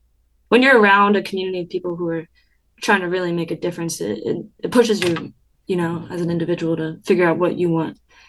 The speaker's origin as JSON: {"language": "English", "town": "Atlantic City", "region": "New Jersey", "country": "United States", "tie": "born or raised there", "said": "It had a lot to do with like how I grew up in Atlantic City. My dad is a Navy veteran. He's a deputy chief of the fire department in Atlantic City. My mom was an educator for 32 years in Atlantic City."}